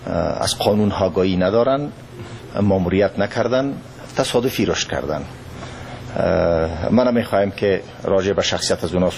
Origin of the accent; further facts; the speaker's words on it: Afghanistan; ما افغانستان کشورم است، وطنم است